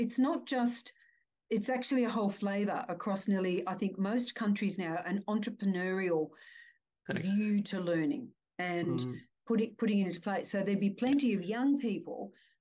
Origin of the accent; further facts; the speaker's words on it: Australia; I grew up in Australia